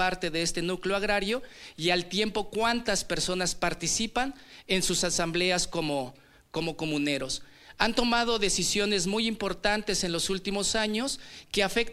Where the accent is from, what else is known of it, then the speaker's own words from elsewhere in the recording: Santo Tomás Ajusco, Mexico City, Mexico; también vengo de la comunidad de Santo Tomás Ajusco